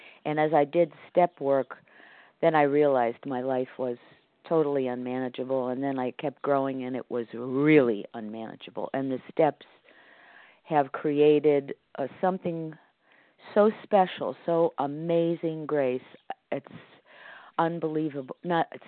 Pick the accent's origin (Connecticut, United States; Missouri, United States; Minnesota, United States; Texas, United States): Connecticut, United States; I am from Connecticut